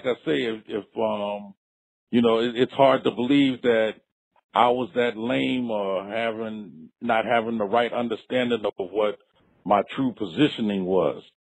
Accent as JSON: {"language": "English", "region": "California", "country": "United States", "also_born_or_lived": "Miami", "said": "And I was from Southern California initially."}